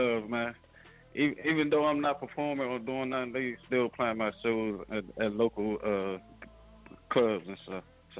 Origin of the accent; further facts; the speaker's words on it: Washington, District of Columbia, United States; I'm from D.C. I'm from everywhere. I don't claim no hoods. I'm everywhere in my city, you know.